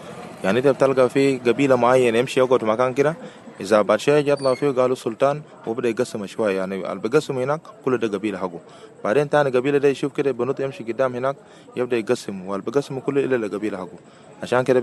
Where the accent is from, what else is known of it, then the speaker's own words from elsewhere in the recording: Wau, Western Bahr el Ghazal, South Sudan; أنا من أولاد برقزال من واو.